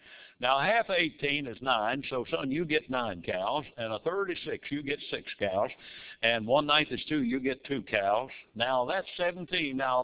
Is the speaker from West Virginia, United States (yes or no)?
yes; Odd, West Virginia, United States; born there; When I was a little boy, I was born in West Virginia. I was born in a little town called Odd, O-D-D.